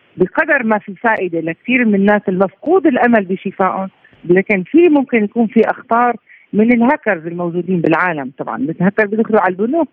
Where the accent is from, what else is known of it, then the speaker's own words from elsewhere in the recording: Syria; نحن عندنا في سوريا كثير مثلا اللي عندهم شلل طرفين سفليين